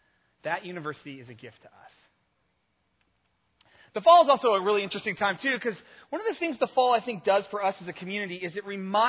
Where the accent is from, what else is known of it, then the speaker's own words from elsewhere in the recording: Boise, Idaho, United States; I'm actually from Boise, Idaho, too. So, is anybody else here from Boise, Idaho?